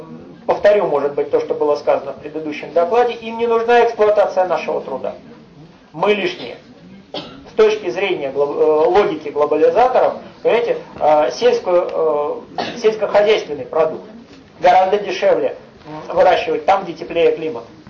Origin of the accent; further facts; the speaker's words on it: Saint Petersburg, Russia; из Петербурга, Ленинграда.